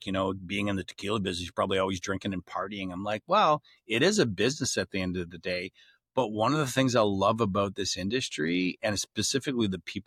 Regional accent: Canada; we're both Canadian owners of brands

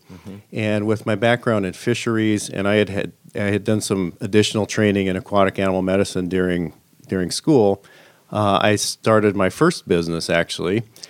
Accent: Edmonds, Washington, United States; I'm from this area, I grew up in Edmonds, my wife grew up in Tacoma.

